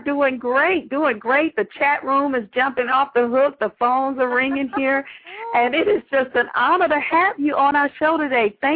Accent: the South, United States; We come from the South, and sometimes we pronounce things like the potato and potato and tomato and tomato.

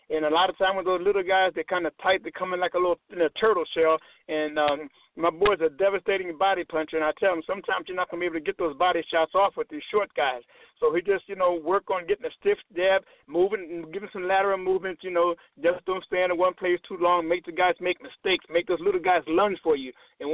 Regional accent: Philadelphia, Pennsylvania, United States; I grew up in Philadelphia.

